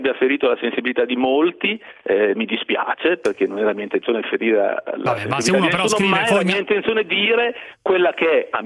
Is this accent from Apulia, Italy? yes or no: no; Lombardy, Italy; io personalmente, che sono lombardo come lo è Salvini, non mi sento affatto a casa a Napoli, non è casa mia resta questa, la mia terra resta questa.